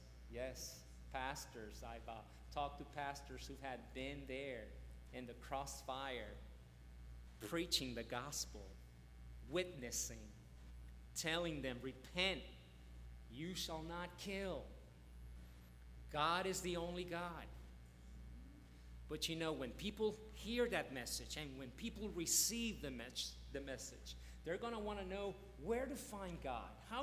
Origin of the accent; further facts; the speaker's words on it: Baton Rouge, Louisiana, United States; when I was growing up in Baton Rouge, Louisiana, we were going to a church at that time